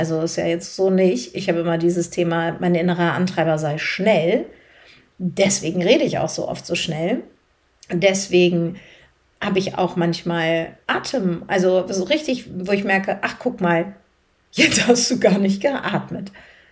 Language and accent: German; Northern Germany, Germany; weil wir Norddeutschen leben das ja jetzt nicht so. Und auch als halbe Schwedin